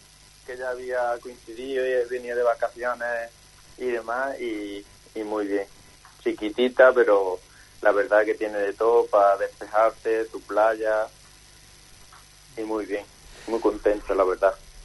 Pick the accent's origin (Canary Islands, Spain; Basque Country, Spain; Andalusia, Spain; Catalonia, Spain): Andalusia, Spain; Córdoba; como un andaluz como yo, que soy de Córdoba